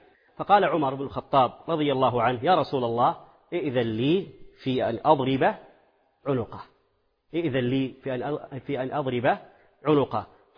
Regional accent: Saudi Arabia; عندنا في السعودية

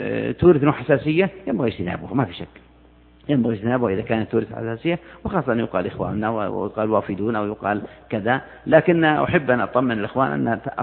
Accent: Saudi Arabia

